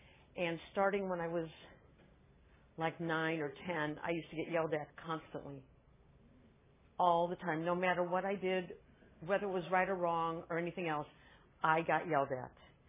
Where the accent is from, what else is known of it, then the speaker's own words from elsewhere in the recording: St. Louis, Missouri, United States; I'm from St. Louis. Was born and raised there.